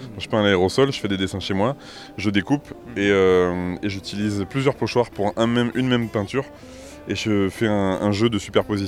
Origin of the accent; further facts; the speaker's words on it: Hauts-de-France, France; now in Avignon, France; J'ai grandi en Picardie, à côté de Beauvais.